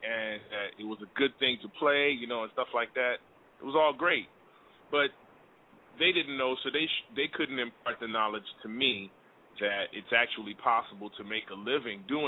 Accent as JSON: {"language": "English", "town": "Miami", "region": "Florida", "country": "United States", "tie": "born or raised there", "said": "being that I grew up in Miami, Florida"}